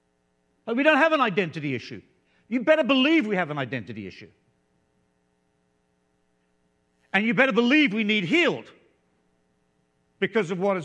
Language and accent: English; South Africa; born there; I was born in South Africa under the apartheid regime.